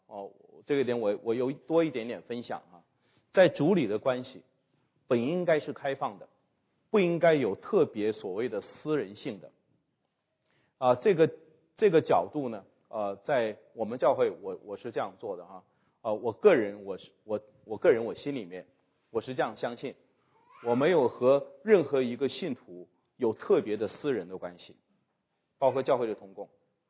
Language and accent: Chinese; China